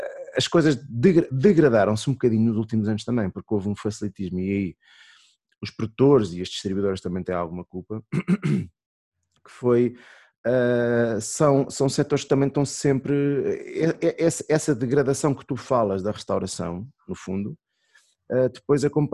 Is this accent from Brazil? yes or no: no; Portugal; porque também somos portugueses, somos latinos